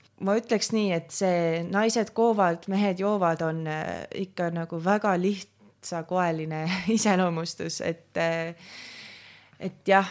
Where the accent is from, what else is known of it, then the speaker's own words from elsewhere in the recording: Tallinn, Harju County, Estonia; olen Tallinnast pärit ja seal ei ole need nii teemas nii öelda või ei kipu esile kui siin Tartus.